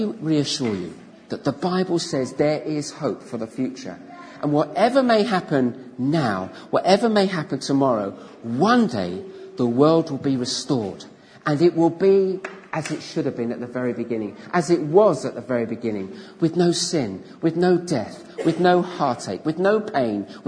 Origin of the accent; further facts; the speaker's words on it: Leatherhead, South East England, United Kingdom; my home town of Leatherhead in Surrey